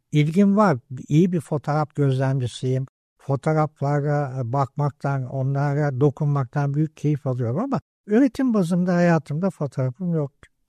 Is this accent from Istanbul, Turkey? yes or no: yes; Istanbul, Turkey; Üsküdar'dayım ben. Doğma büyüme ve 4 kuşak İstanbulluyum. Ama İstanbul'u derken iki taraftan da hem baba hem ana tarafından bir göçmen soyum var. Hem Balkanlardan hem Kafkasya'dan, öyle bir sentez göçmenliğim var benim.